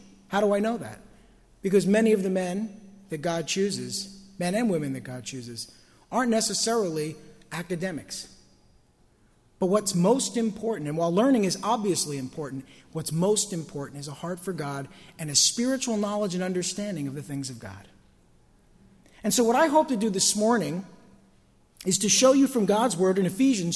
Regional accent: New Jersey, United States; We were living in New Jersey. We're from New Jersey. We've always lived here

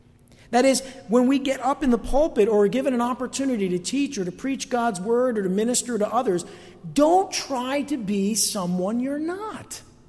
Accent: New Jersey, United States; I'm a guy from North Jersey. This is the way I speak. This is who I am.

